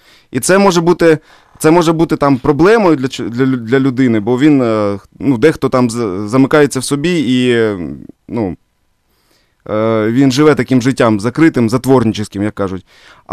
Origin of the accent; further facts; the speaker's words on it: Shchastia, Luhansk Oblast, Ukraine; born there; бо я народився в місті Щастя Луганської області.